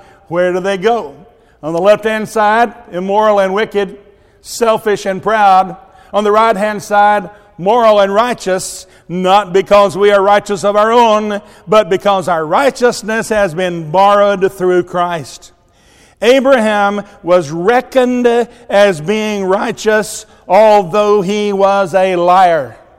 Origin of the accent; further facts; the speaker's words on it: Tennessee, United States; All right, I'm from Middle Tennessee, and my mother always called it Chester drawers.